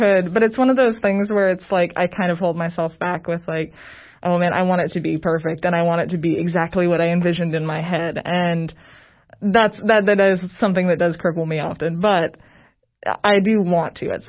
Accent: Newberry, Michigan, United States; now in Cookeville, United States; Originally, I'm from the tiniest town in the world in Upper Michigan that, like, no one has probably heard of. It's Newberry, Michigan.

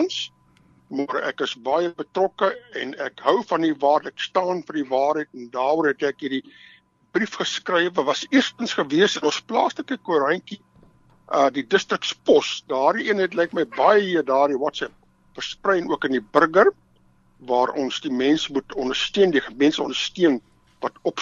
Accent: Pretoria, Gauteng, South Africa; Ja, ek het eintlik in Pretoria groot geword, daar by Pretoria Oos Laerskool skool gegaan in Afrikaans

